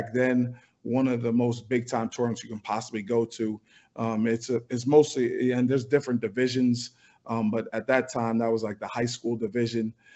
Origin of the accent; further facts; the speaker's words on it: Brooklyn, New York, United States; So I grew up in Brooklyn, New York.